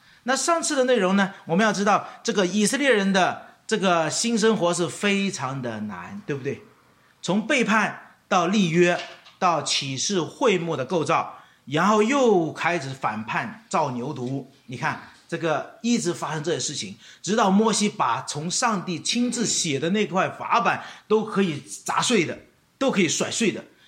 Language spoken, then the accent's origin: Chinese; China; 我是在中国土生土长的